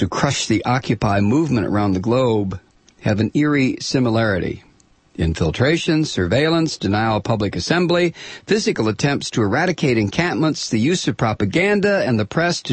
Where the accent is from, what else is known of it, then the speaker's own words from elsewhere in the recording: Toledo, Ohio, United States; I was a kid growing up in Toledo, Ohio. Canada was pretty exotic.